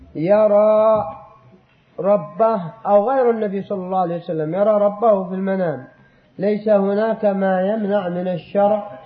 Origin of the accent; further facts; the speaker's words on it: Yemen; أقرب شاهد لهذا أن الشيعة والصوفية عندنا باليمن